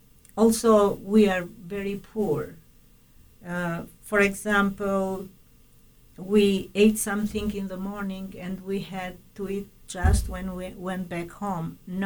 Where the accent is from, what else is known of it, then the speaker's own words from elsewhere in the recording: Tirana, Tirana County, Albania; In Tirana.